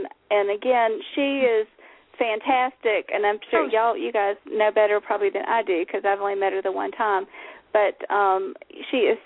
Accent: the South, United States; Like I said, being a Southerner, it's not that far away from me

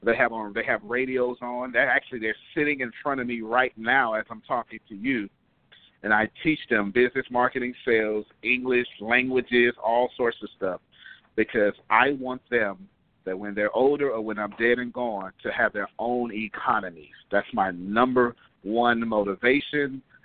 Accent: Texas, United States; At least I'm from Texas, right? So normally in the South, that's a woman thing

